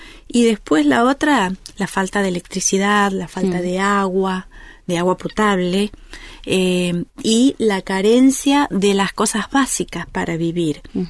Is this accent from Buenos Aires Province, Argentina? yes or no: no; Salta, Argentina; De Salta, yo soy de Salta.